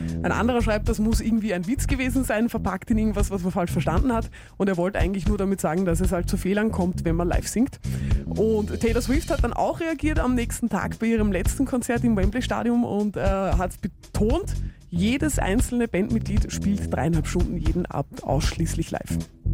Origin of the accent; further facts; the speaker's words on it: Lower Austria, Austria; Ich fühle mich jetzt aber ausgeladen als Niederösterreicherin.